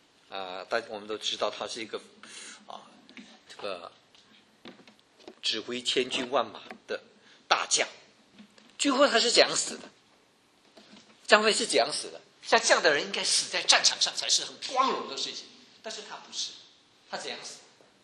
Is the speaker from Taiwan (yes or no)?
no; China; 所以我们中国人讲一句话